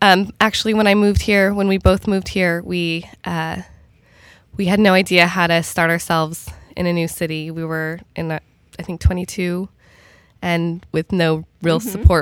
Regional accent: Denver, Colorado, United States; I grew up in Denver, Colorado.

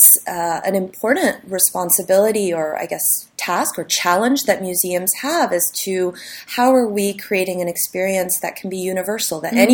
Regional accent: San Francisco, California, United States; My parents brought me to a lot of protests growing up in San Francisco, went to a lot of political, theater, the mime troupe.

